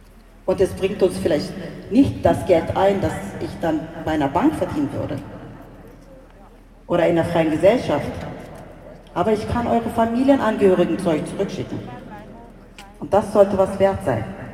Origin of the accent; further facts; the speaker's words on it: Turkey; moved away; Ich habe einen Migrationshintergrund. Ich komme aus der Türkei.